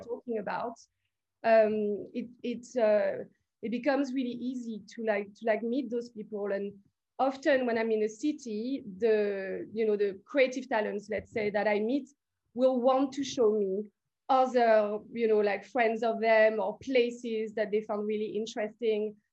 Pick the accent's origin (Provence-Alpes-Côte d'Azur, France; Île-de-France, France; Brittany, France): Île-de-France, France; Paris; So I come from, it's my great grandparents who came to Paris, and I grew up in République in Paris, you know, which is a super multicultural area.